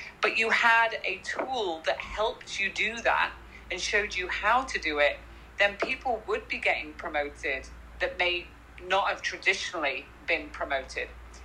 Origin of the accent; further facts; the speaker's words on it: England, United Kingdom; also born or lived in United States; now in Canada; I moved from England to the US to Canada. So I lived in three different countries and my kids are mixed race.